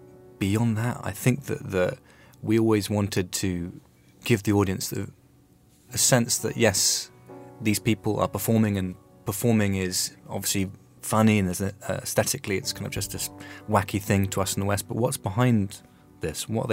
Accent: Australia; And finally today, listeners in my home country, Australia, will probably know Lee Sales

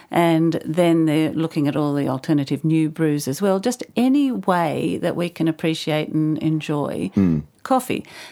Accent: Melbourne, Victoria, Australia; because, of course, I grew up in Melbourne

